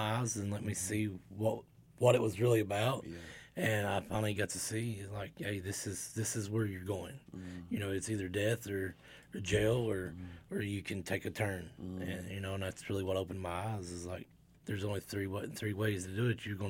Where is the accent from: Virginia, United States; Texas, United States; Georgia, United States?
Virginia, United States; I'm 40 years old. I'm from Lee County, Virginia. I come to Bristol in 21, I think it was.